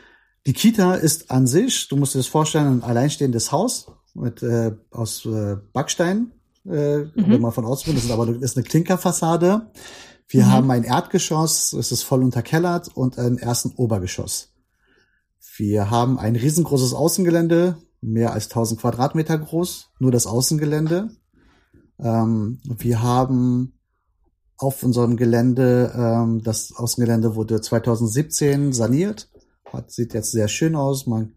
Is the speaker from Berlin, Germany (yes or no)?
yes; Berlin, Germany; bin aus Berlin, bin jetzt 42